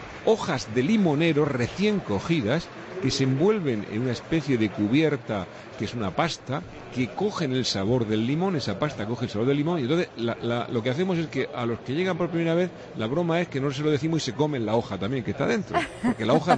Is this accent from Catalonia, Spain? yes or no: no; Region of Murcia, Spain; como somos la gente de Murcia, que nos gusta vivir en la calle, encontrarnos.